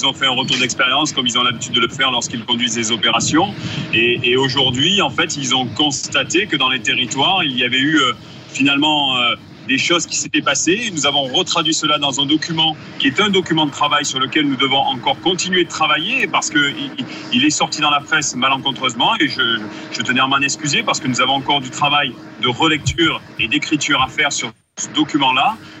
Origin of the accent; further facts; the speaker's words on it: South, France; accent: southern French; Sud nous a affectés depuis longtemps.